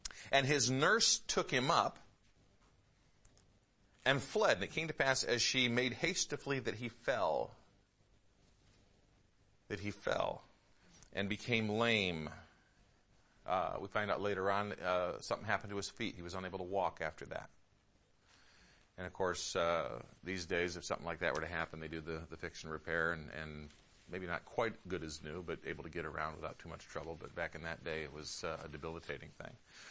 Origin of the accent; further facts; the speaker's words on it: New York, United States; born there; I was born in New York, but that doesn't mean that I'm descended from the Duke of York.